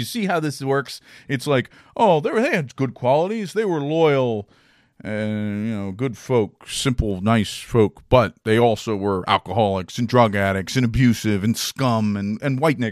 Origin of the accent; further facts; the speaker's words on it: West Virginia, United States; I grew up in Appalachia. I grew up in West Virginia, and I've since the age of seven, I've been around West Virginians my whole life.